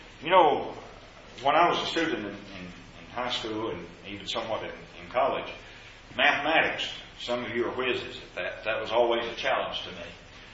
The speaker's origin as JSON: {"language": "English", "region": "Kentucky", "country": "United States", "tie": "born or raised there", "said": "when I was growing up in Kentucky, there was an expression that became pretty popular"}